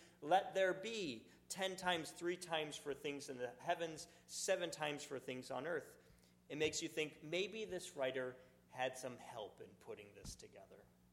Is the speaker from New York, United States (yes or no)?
yes; Buffalo, New York, United States; The other side would be my hometown of Buffalo, where it always snows.